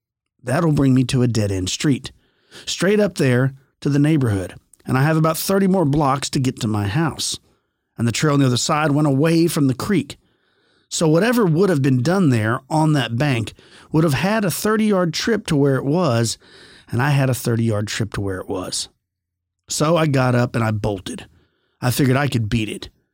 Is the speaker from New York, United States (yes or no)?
yes; New York, United States; I was just sitting there, 17 years old, and I'm not scared of much, especially growing up in New York.